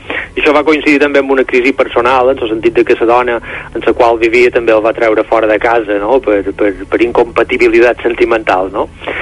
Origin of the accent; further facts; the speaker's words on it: Sa Pobla, Balearic Islands, Spain; also born or lived in Inca; el meu poble natal, la Pobla, allà on jo també he viscut molts anys, Inca, i després a Palma